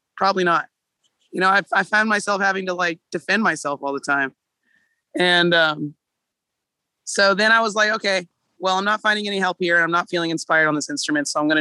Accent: Austin, Texas, United States; I was born and raised in Austin, Texas.

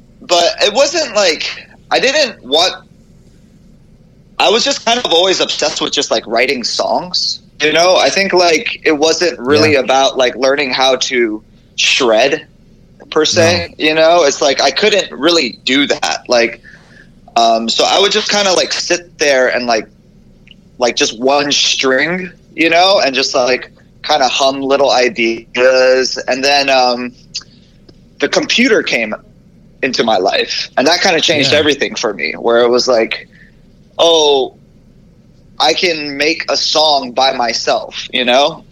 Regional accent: Hawaii, United States; growing up in Hawaii is just such a different place than, like, America.

